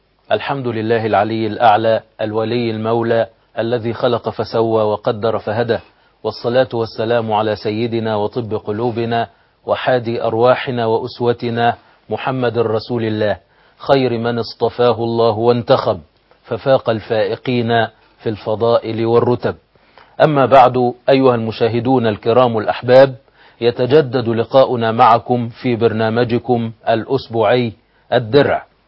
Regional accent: Egypt; الدراما الإيرانية عندنا في مصر قد لا تكون أكثر من مسلسل يوسف الصديق

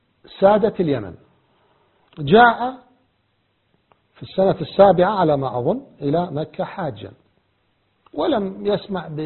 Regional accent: Iraq; لكن كعراقي أخاطب العراقيين

